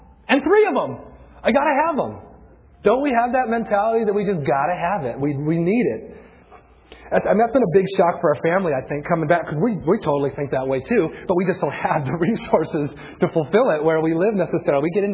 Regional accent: United States; This isn't a slam. I'm an American. I love it here.

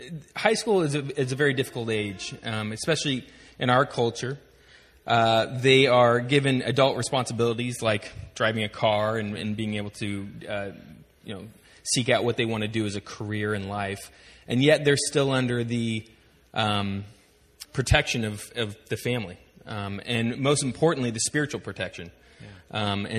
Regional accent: Baden-Württemberg, Germany; also born or lived in Philadelphia; I grew up in Germany. My parents are missionaries there. They still are. And it was great. I didn't know anything different, but I loved it, near Basel, Switzerland.

